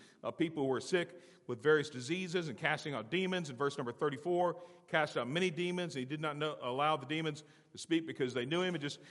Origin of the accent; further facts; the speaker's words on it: California, United States; also born or lived in Alabama; growing up in California, I remember Shell stations, and in Alabama, I remember Shell stations.